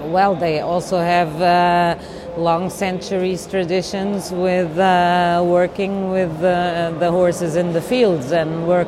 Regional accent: Portugal; I'm from Portugal.

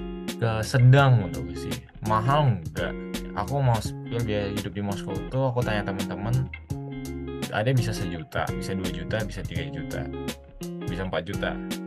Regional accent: Indonesia; now in Russia; Aku sendiri orang Indo

